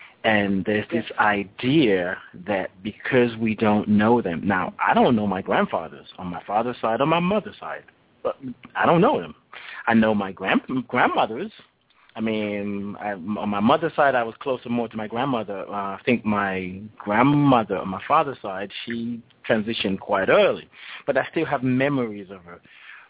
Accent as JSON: {"language": "English", "country": "Nigeria", "lives_now": "United States", "said": "I'm originally from Nigeria, and my story about honoring ancestors came in a roundabout kind of way. I think I'm learning more in America about honoring my ancestors than I did in Nigeria."}